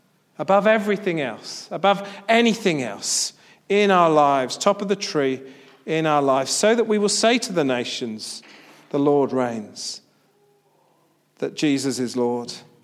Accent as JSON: {"language": "English", "country": "United Kingdom", "said": "I know it's in my DNA, I'm British."}